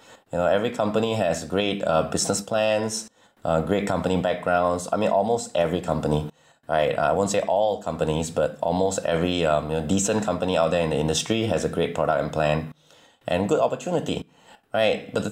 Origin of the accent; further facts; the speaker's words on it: Singapore; All right, so I come from Singapore, the Lion City, or they call it the Garden City.